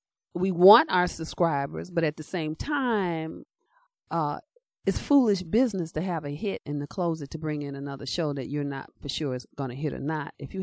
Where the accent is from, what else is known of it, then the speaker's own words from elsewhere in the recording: Chicago, Illinois, United States; I'm a Chicagoan.